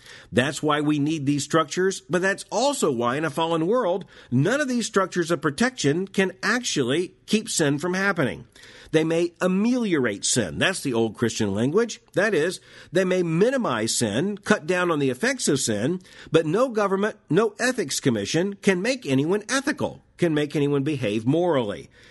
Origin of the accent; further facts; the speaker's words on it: Florida, United States; Growing up in Florida, I knew that there were those in the capital of Tallahassee.